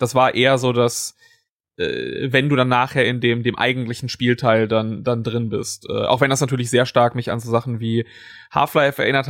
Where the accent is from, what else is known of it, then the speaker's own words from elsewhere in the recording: West Germany, Germany; aber ich bin ja auch ein Wessi-Schwein.